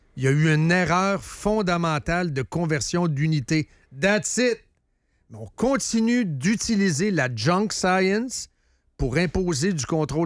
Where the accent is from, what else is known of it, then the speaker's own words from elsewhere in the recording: Quebec, Canada; On est Québécois.